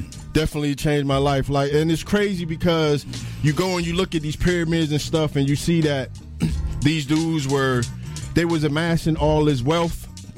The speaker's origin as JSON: {"language": "English", "town": "Trenton", "region": "New Jersey", "country": "United States", "said": "I was already looking into the 5% because I'm from Trenton, New Jersey. So it's so many 5%ers and Nation of Islam."}